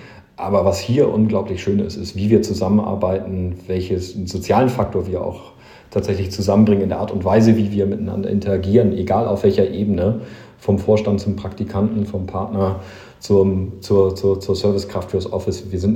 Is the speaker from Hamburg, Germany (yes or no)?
yes; Hamburg, Germany; now in Munich, Germany; ich komme ursprünglich aus Hamburg nach München umgezogen